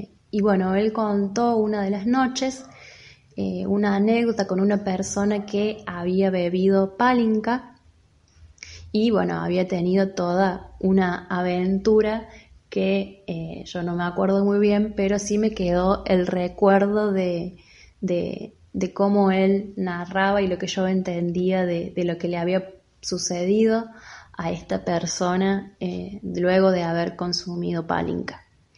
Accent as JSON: {"language": "Spanish", "town": "Villa María", "region": "Córdoba", "country": "Argentina", "said": "Soy de Villa María, Córdoba."}